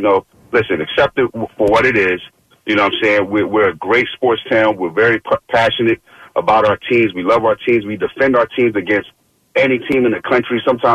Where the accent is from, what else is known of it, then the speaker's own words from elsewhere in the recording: Philadelphia, Pennsylvania, United States; now in Wilmington, United States; It's Philly. Listen, we are a hard city. I grew up, I'm in Wilmington now, but I grew up in North Philly. We love hard. We play hard.